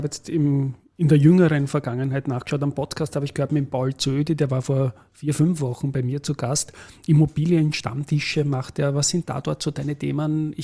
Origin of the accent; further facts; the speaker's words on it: Austria; Wie stehen wir da ungefähr als Österreicher?